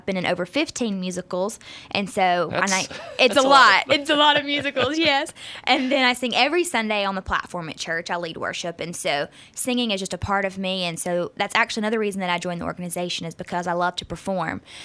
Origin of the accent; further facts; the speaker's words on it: West Monroe, Louisiana, United States; I grew up in West Monroe. I graduated from West Monroe High School in 2010